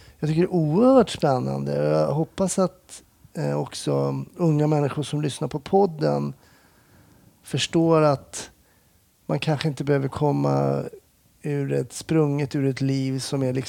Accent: Kärrtorp, Stockholm County, Sweden; jag är uppvuxen i Kärrtorp.

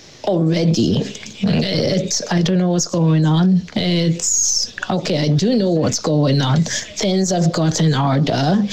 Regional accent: Ireland; I grew up in Ireland

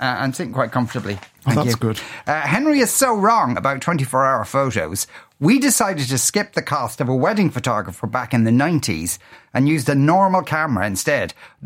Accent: Clondalkin, County Dublin, Ireland; also born or lived in Ennis; born in Ennis 39 years ago. The doctor came around to check the babies with a huge cigar in his gob. I grew up in the Dutch village in Clondalkin in the 80s and 90s.

